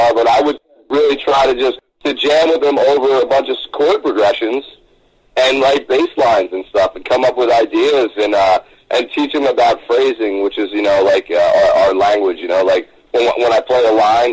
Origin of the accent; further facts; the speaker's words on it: New Jersey, United States; I grew up in New Jersey, which is sucks for me because I should have been a Devils fan